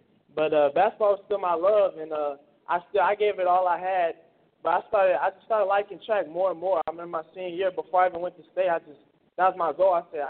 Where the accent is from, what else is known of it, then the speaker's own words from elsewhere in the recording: Lubbock, Texas, United States; I'm from Lubbock. I mean, most people are. If you're here, you're probably from Lubbock. But I went to West Elementary, then I went to Irons, then I went to Coronado.